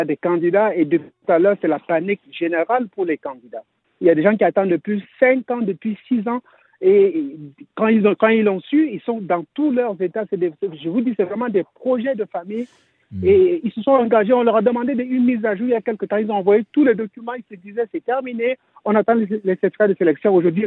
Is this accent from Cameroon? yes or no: yes; Cameroon; nous sommes des Camerounais